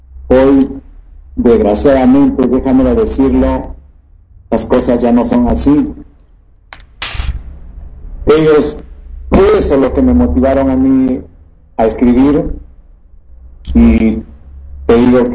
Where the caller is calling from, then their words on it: Lima, Peru; Gracias, muchas gracias. Muy buenas noches desde Lima